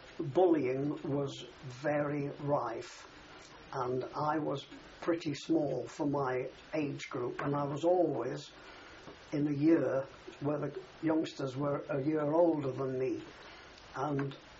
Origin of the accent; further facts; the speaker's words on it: Cheadle Hulme, North West England, United Kingdom; born there; I was born in Cheadle Hume in Cheshire on the 8th of March 1924.